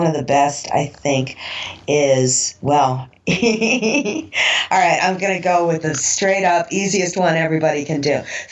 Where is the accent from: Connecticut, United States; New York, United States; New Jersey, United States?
New York, United States; Brooklyn; We're talking Brooklyn here. You know, I grew up in, well, I grew up in Bay Ridge, and then I went to school in Park Slope